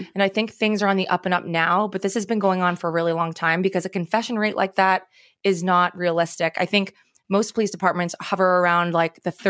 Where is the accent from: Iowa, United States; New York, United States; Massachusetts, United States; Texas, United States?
New York, United States; Smithtown; So, fun fact, I grew up in Smithtown. I went to Smithtown High School and Smithtown Middle School.